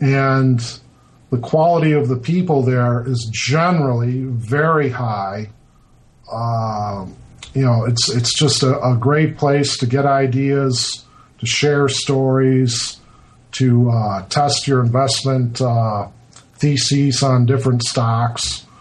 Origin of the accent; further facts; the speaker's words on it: Detroit, Michigan, United States; also born or lived in Houston; And I am originally from Detroit, and I live in the Detroit area now.